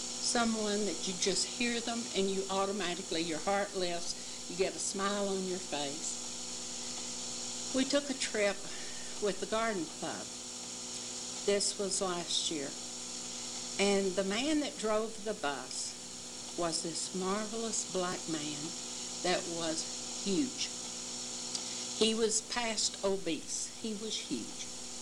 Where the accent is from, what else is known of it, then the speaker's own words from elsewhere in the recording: Fort Griffin, Texas, United States; My sister and I grew up in Fort Griffin, Texas, on the Clear Fork of the Brazos River.